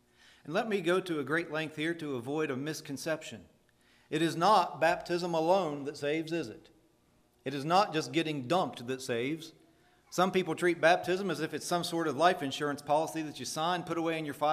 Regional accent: United States; born there; I'm proud of my American heritage. I like being born an American.

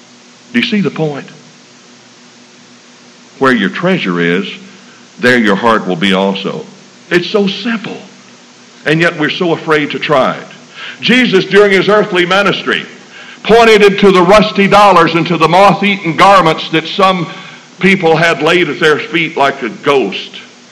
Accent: Alabama, United States; I was raised in Alabama. And in Alabama, we have cows. I used to go to my grandfather's house close to center Alabama.

